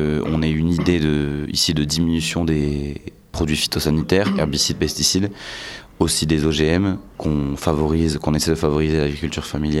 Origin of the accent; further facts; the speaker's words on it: Douai, Hauts-de-France, France; Je suis de Douai